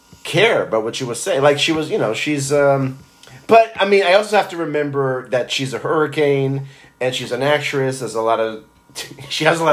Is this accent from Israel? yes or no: yes; Israel; that's the way I grew up in Israel. We had one day. Sunday was a work day.